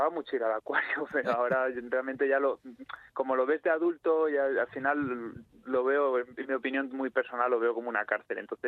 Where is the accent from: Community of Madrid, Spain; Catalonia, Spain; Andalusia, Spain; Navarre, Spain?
Community of Madrid, Spain; Madrid; soy de Canillejas, entonces en Canillejas es que casi es el deporte nacional correr.